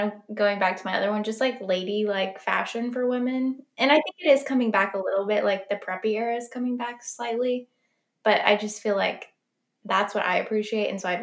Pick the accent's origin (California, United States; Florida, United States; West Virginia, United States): Florida, United States; I grew up in Florida. So it's like a dress, sandals, you're done.